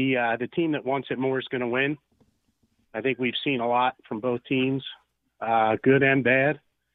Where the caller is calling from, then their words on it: Worcester, Pennsylvania, United States; No, out near Norristown.